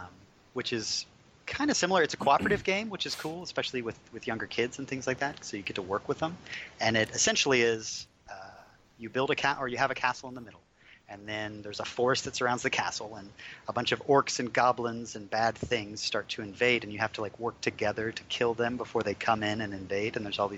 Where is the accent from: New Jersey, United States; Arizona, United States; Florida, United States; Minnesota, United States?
Florida, United States; I was born and raised in Florida. Moved down here 4 years ago with my beautiful wife.